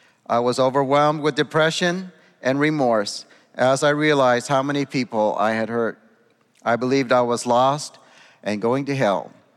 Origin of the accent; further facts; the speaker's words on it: Redding, California, United States; I grew up in Redding, California with my mom and stepdad and five brothers.